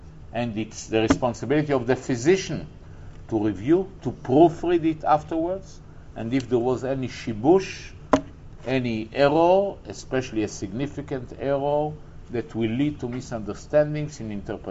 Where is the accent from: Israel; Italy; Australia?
Israel; I grew up in the Jewish state. I was born 5 weeks after the declaration of statehood of Israel. And as I told you, I'm a product of the religious, national religious school system in Israel.